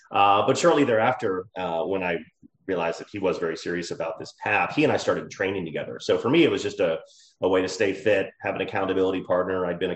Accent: Dallas, Texas, United States; And so I grew up in Dallas, did my undergraduate education at Southern Methodist University, studied at Oxford University in England as well

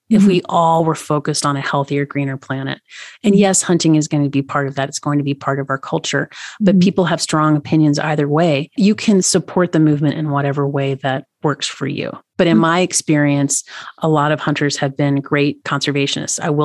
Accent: Tennessee, United States; now in Montana, United States; I live in Montana. Mm-hmm. I'm from Tennessee. My uncle was a taxidermist.

